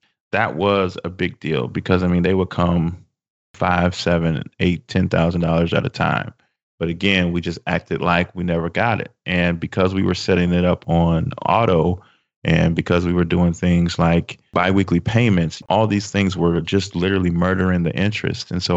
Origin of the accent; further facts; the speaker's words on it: Chicago, Illinois, United States; We're from Chicago. So back in the 90s, it was all about the Chicago Bulls.